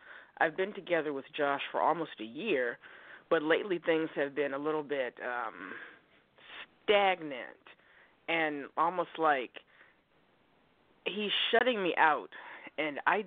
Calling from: Oregon, United States; calling you from Oregon.

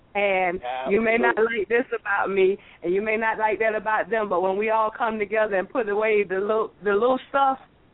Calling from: Lakewood, Washington, United States; I'm calling in from Lakewood, Washington, up near Seattle, Washington.

